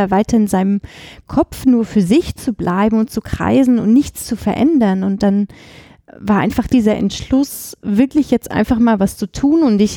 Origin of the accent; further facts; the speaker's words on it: Erfurt, Thuringia, Germany; now in Halle, Germany; Ich komme eigentlich aus Erfurt, gar nicht so weit.